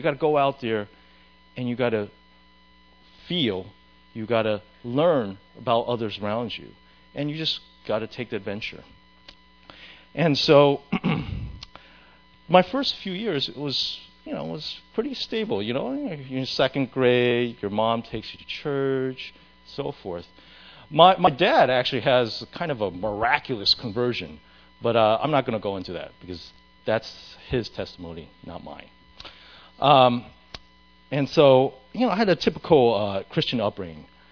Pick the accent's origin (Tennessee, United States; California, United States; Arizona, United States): Arizona, United States; In many ways, when I grew up in Arizona. Arizona, you know, is primarily Caucasian. There's a lot of Hispanics there.